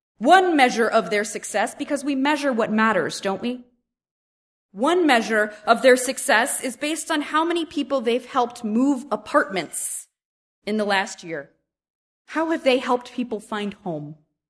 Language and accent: English; New England, United States; I grew up in New England Congregationalism, the white church on the hill with the white people.